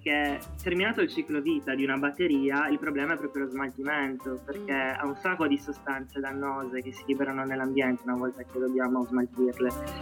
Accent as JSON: {"language": "Italian", "town": "Quartu Sant'Elena", "region": "Sardinia", "country": "Italy", "moved": "as an adult", "said": "Ora come ora ho 23 anni e sono partito a 19 direttamente da Quartu Sant'Elena verso la Liguria."}